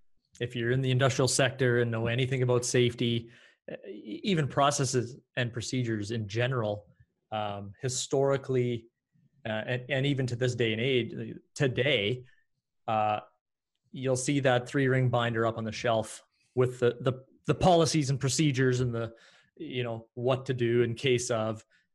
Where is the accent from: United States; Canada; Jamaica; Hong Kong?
Canada; Edmonton, Alberta; born and raised in Edmonton.